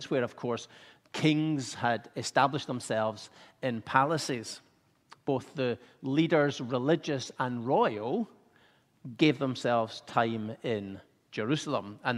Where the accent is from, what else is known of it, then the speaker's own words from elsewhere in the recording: United Kingdom; And of course, being a Brit, there was a little bit of mixed emotions going on here about these celebrations.